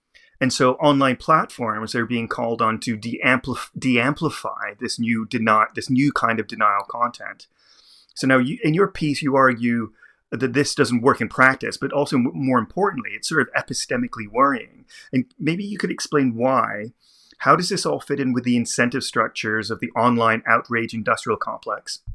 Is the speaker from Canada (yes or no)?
yes; Canada; as a Canadian and as somebody who obviously follows the climate discourse quite closely